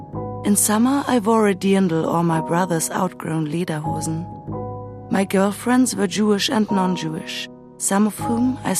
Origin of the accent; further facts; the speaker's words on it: Munich, Bavaria, Germany; I was born in Munich and regarded myself always as a Münchner Kindl, a Munich kid who wore a dirndl in summer. My mother, too, was born in Munich. My father was a Bavarian from Arnstein, but established himself as a lawyer in Munich in 1914.